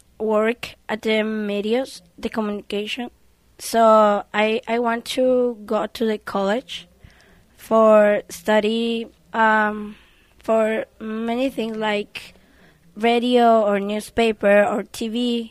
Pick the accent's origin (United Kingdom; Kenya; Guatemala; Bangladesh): Guatemala; English is a second language; now in United States; I'm from Guatemala. I'm studying in Guatemala. So now I come to California for study English, just 1 month.